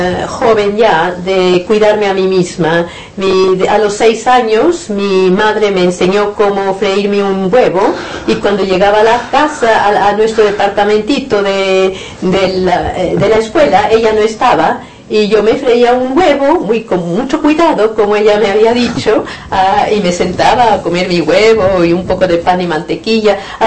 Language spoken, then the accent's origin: Spanish; Barcelona, Catalonia, Spain; born there; also born or lived in New Zealand / Italy / Argentina